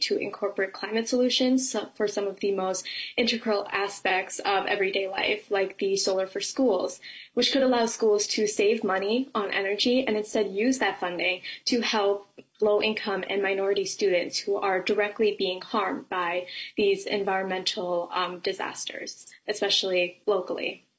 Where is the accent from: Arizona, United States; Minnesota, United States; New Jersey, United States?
Minnesota, United States; Maple Grove; I'm from Maple Grove. I'm a student and youth activist